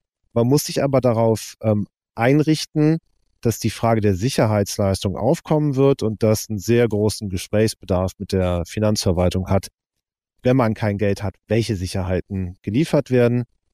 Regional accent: Cologne, North Rhine-Westphalia, Germany; als Kölner

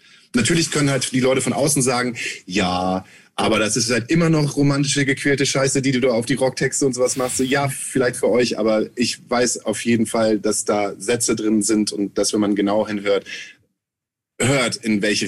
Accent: Germany; Wir sind weiß, wir sind heterosexuell, wir kommen aus Deutschland.

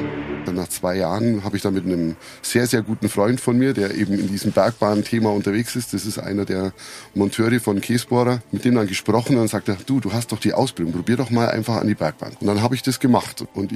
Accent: Marktoberdorf, Bavaria, Germany; Also ich bin eigentlich im Ostallgäu in Marktoberdorf aufgewachsen, war da eigentlich ziemlich fest mit meinen Wurzeln verwurzelt.

